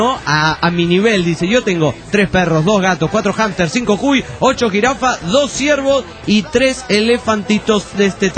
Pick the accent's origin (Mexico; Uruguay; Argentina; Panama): Panama; de Panamá.